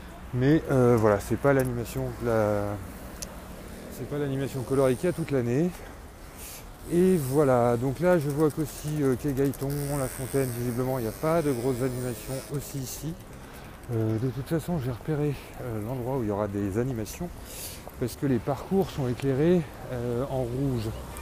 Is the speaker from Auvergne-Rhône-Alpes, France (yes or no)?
yes; Lyon, Auvergne-Rhône-Alpes, France; streetcast en mode balade parce que je suis lyonnais